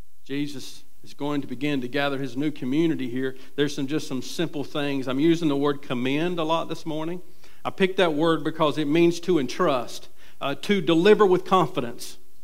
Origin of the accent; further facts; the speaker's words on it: Gastonia, North Carolina, United States; I was raised in West Gastonia. Nothing good comes out of West Gastonia.